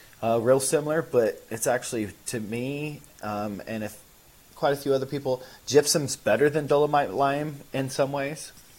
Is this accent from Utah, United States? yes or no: no; Iowa, United States; growing up in Iowa, around farmers, trying to learn, you know, understand cultivation.